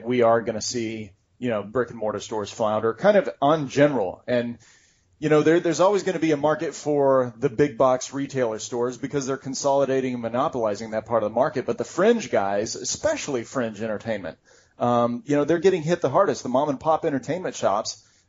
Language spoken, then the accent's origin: English; Texas, United States; Oh, I'm from Texas.